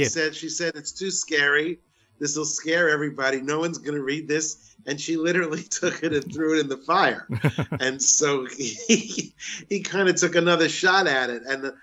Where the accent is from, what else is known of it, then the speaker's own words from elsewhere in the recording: Hollywood, Florida, United States; Though it's funny because I actually grew up in Hollywood, Florida.